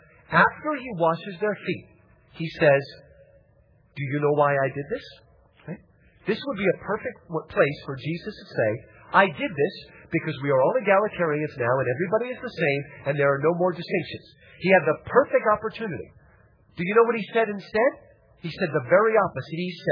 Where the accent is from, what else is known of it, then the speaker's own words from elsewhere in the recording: United States; I'm a Baptist. I'm an American.